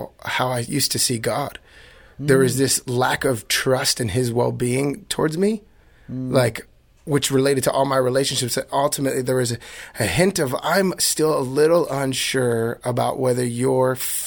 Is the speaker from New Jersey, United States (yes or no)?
yes; New Jersey, United States; now in California, United States; especially growing up in New Jersey too. Like it was like quite an intense, you grew up like, when I moved to California, I didn't believe anybody could be that nice when I first met them.